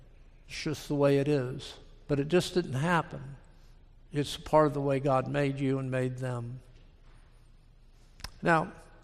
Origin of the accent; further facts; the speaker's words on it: Georgia, United States; I told her no. I was from Georgia. I was a pastor coming here.